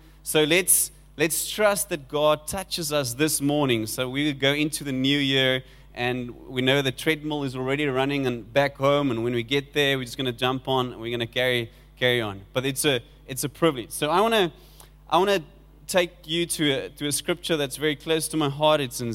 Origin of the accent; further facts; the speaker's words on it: George, Western Cape, South Africa; I'm from George, like when Johnny introduced me.